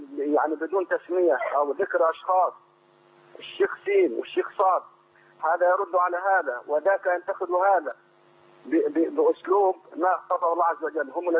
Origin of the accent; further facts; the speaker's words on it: Egypt; now in Saudi Arabia; أنا مصري مقيم في السعودية